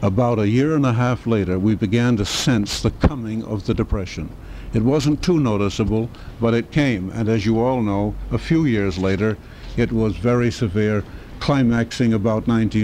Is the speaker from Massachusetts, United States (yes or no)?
yes; Lynn, Massachusetts, United States; I grew up in Lynn, Massachusetts, 12 miles north of Boston, basically the shoe capital of the world in those days, and headquarters in those days for one of the great General Electric plants.